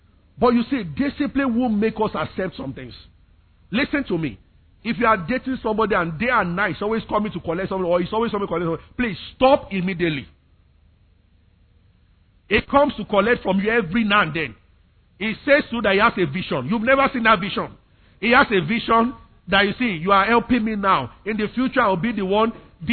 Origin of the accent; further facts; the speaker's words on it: Abeokuta, Ogun, Nigeria; now in Lagos, Nigeria; When I came to Lagos, I grew up in Abeokuta. I went to Investor Ibadan. So, I never had any business with Lagos.